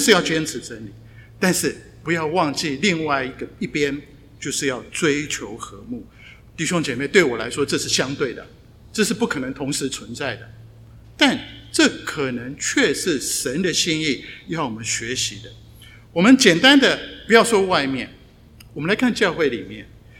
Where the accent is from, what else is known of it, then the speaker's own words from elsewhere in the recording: Taiwan; 我从台湾来，